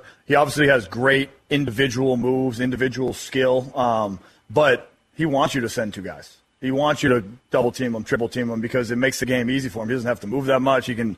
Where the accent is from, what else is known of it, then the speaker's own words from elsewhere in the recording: Boston, Massachusetts, United States; My welcome to the NBA moment was actually being a kid growing up in Boston.